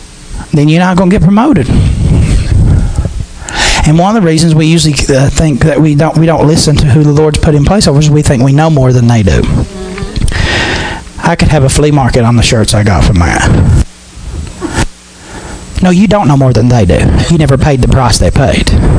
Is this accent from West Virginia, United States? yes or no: yes; West Virginia, United States; It's the whole community I grew up in. I'm from Mingo County. What's the nickname for Mingo County? Not Happy Mingo, Bloody Mingo.